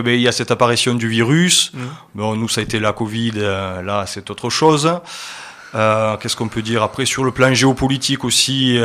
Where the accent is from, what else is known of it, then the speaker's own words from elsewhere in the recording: La Palme, Occitanie, France; je suis marié, j'ai deux enfants, j'ai grandi à La Palme et j'y vis toujours.